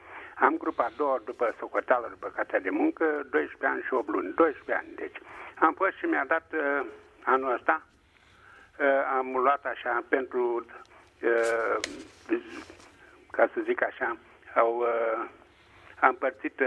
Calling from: Bucharest, Romania; sunt din București.

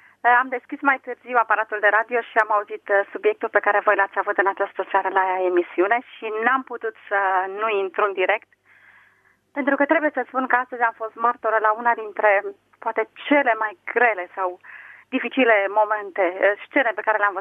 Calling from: Bacău, Bacău County, Romania; și te sunt de la Bacău.

